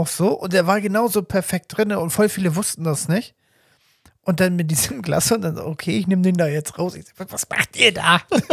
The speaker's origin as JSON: {"language": "German", "country": "Austria", "said": "Ich komme aus Österreich."}